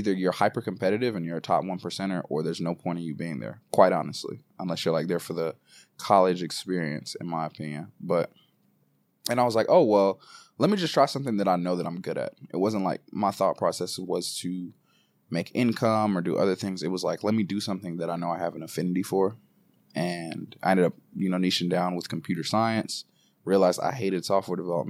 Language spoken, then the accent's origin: English; St. Thomas, U.S. Virgin Islands; So they're both from Dominica, and then I'm from St. Thomas specifically in the Virgin Islands.